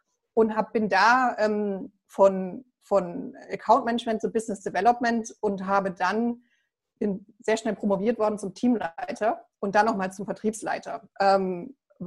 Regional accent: Thuringia, Germany; Ich bin auf dem Dorf aufgewachsen, ja, im ländlichen Thüringen.

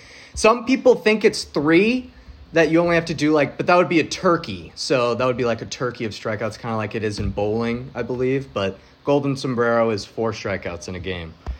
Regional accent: the South, United States; accent: southern; All right, this one is nice. It goes with my southern accent.

